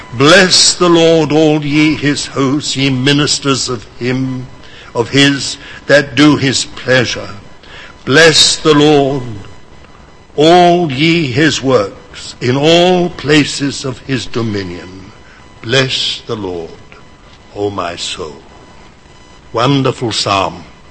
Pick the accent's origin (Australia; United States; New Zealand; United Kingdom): United Kingdom; born there; I was born in Britain by basically an accident.